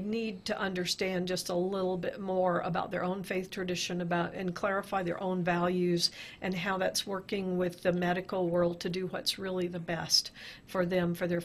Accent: Aztec, New Mexico, United States; I did. I grew up in Aztec. My brother was actually born at what was the little four-room house that became San Juan Regional Hospital in 1950. So we grew up in Aztec.

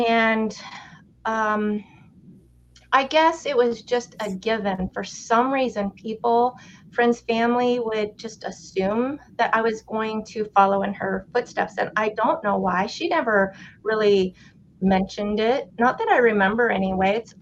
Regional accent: Montana, United States; I'm out of Billings, Montana. I'm from Montana, small town in the middle of Montana.

